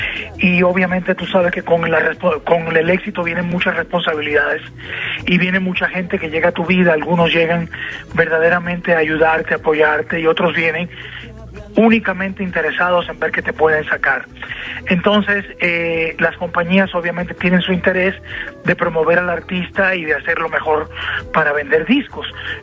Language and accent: Spanish; Cuba; yo quería siempre cantar esa canción de … que es un compatriota cubano de Miami